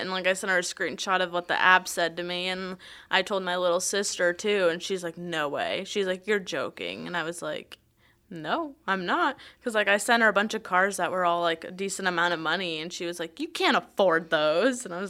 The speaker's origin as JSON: {"language": "English", "region": "Minnesota", "country": "United States", "said": "And then I'm originally from Minnesota, so I called my best friend from there and I told her, and she's like, no way."}